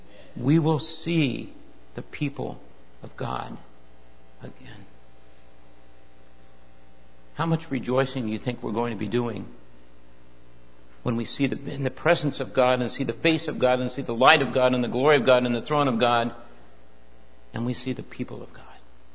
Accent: Los Angeles, California, United States; when I was younger, we grew up in Los Angeles, not very far from Dodger Stadium

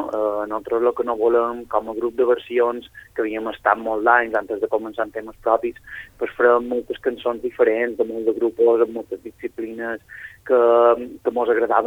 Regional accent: Sant Jordi, Balearic Islands, Spain; i jo, que soc de Sant Jordi, que no sé molt bé què faig allà

